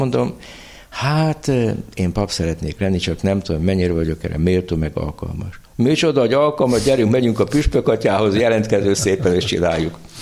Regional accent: Székesfehérvár, Fejér, Hungary; Meg gyerekkoromban is így nőttem fel. Hát Fehérváron, ami egy 60-70 ezer város volt, voltunk 15-16-an iskola hittára beiratva.

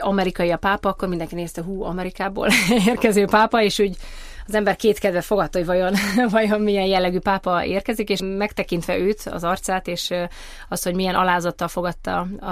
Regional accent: Nagymaros, Pest, Hungary; now in Vác, Hungary; mi Váci Egyházmegyéből érkeztünk, egész pontosan mi a családunkkal együtt Vácon élünk, Nagymarosról származom, onnan ismered a szüleimet, és 4 gyermekünk

